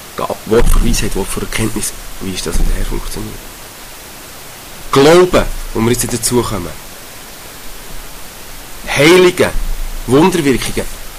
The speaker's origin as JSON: {"language": "German", "country": "Switzerland", "said": "Völlig entgegen dem gehen, wo wir als Schweizer in unseren stummen Götzen."}